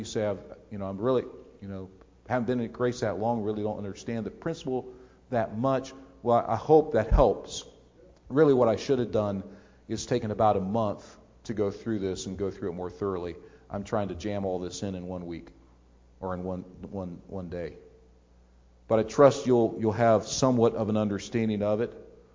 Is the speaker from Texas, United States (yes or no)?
no; Canton, Ohio, United States; Listen, I grew up in Canton, Ohio. You know that.